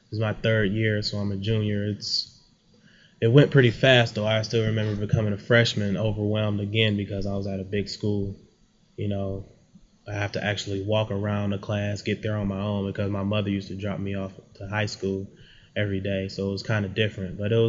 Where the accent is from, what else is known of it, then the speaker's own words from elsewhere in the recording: Detroit, Michigan, United States; I'm from Detroit, Michigan, on the east side, 8 Mile and Gratiot, approximately, born and raised. My parents were both born and raised in Detroit also.